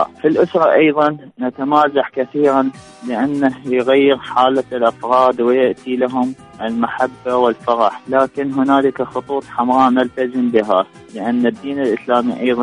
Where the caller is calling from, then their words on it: Basra, Basra Governorate, Iraq; من العراق البصرة.